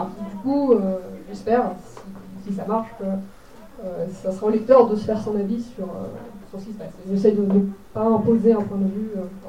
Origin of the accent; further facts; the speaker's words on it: Bourgogne-Franche-Comté, France; J'ai 27 ans, je suis originaire de Saône-et-Loire, donc pas très très loin d'ici.